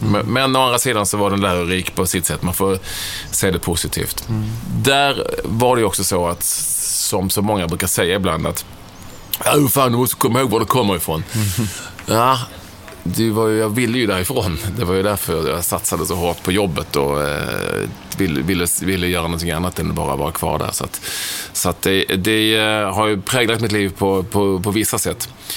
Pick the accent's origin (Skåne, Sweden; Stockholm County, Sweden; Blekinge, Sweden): Skåne, Sweden; Malmö; also born or lived in Landskrona; jag flyttade till Malmö tidigt och liksom uppväxt där. Får man väl ändå säga. Jag är där, jag uppväxt där. Gick i skola